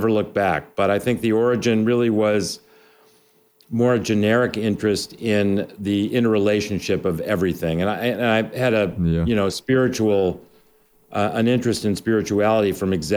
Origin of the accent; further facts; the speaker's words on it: Illinois, United States; So I grew up outside of Chicago.